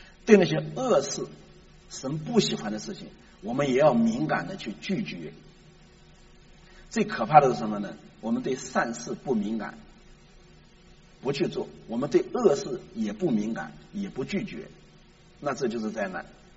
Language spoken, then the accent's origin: Chinese; China; 这个世界啊，尤其我们中国人常常喜欢讲努力把以前失去的时间夺回来